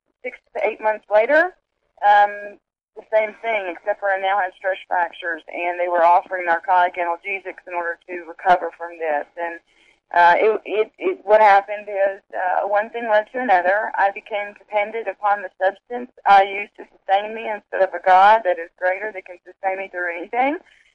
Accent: Alabama, United States; I grew up in the South, in the southern United States, in Alabama, to a Christian parent.

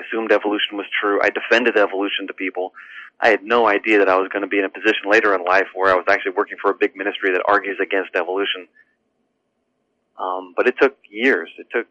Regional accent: Hampton Bays, New York, United States; also born or lived in Setauket; Yeah, I grew up in Hampton Bays, though. And we went to church all my life

